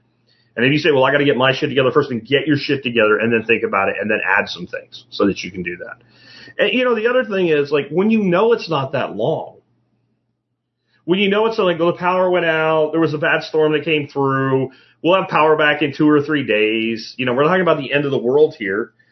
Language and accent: English; Pennsylvania, United States; Like, where I grew up in Pennsylvania, I can't imagine the community finding out that anybody was hard on their luck